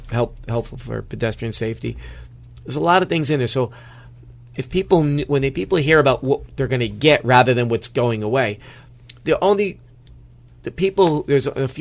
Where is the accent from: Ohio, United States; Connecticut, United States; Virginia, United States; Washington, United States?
Connecticut, United States; Greenwich; So when we grew up in Greenwich, right, when Mickey and I grew up here, most of the cops lived here.